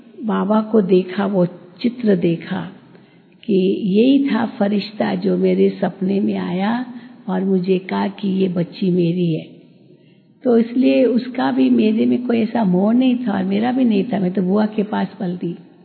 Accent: Mumbai, Maharashtra, India; born there; सब घर बार छोड़ करके आए थे कराची से। मेरा जन्म तो मुंबई में हुआ

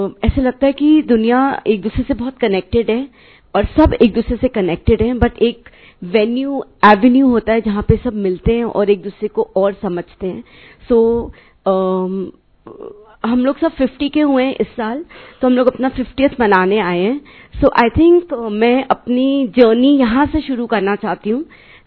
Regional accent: Punjab, India; now in Malaysia; मैं वैसे पंजाब की हूँ, यूपी में मेरे पेरेंट्स रहते हैं, पर मैं मलेशिया से आई हूँ.

